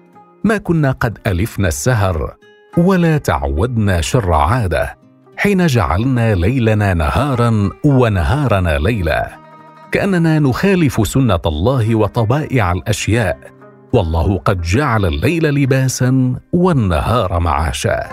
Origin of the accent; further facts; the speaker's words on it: Damascus, Damascus Governorate, Syria; نشأت في دمشق، وفي دمشق عرفت رمضان وأحببت رمضان